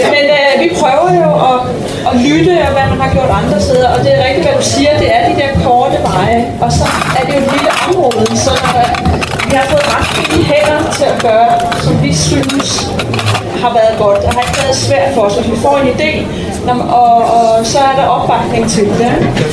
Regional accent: Capital Region of Denmark, Denmark; fordi jeg er fra Bornholm og altid, jeg synes bare, det er naturligt.

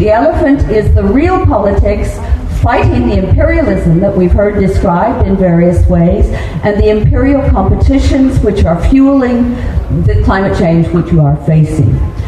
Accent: United Kingdom; International Socialist, I'm from Britain.

